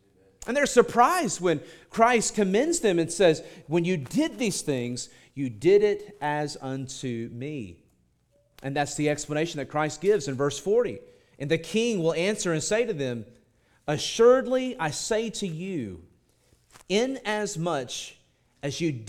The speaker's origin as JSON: {"language": "English", "town": "Birmingham", "region": "Alabama", "country": "United States", "tie": "born or raised there", "said": "I grew up in Birmingham, Alabama, in closer to the city center as a kid my whole life."}